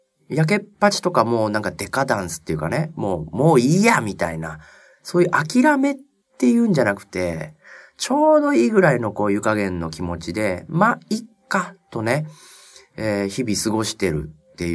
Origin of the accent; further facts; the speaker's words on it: Aomori, Japan; also born or lived in Sendai; 僕は青森出身なんで、青森に住んでたりとか、あと、転勤族だったんでね。まあ、かなりそれはちっちゃい頃ですけど、仙台に住んでたりとか、それから東京出てからは、中央区に住んでたこともあったんですね。